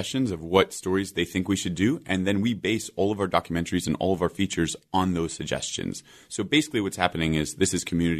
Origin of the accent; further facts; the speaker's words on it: Scranton, Pennsylvania, United States; moved away as an adult; now in London/New York; So I grew up in Scranton, Pennsylvania. Somehow, and I haven't lived here in 14 years, actually. I live mostly somewhere between London and New York right now.